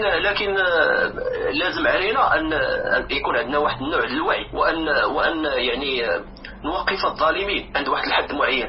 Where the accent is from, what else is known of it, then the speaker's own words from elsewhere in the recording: Morocco; moved away; أنا مغربي أخويا، وكنت عايش في المغرب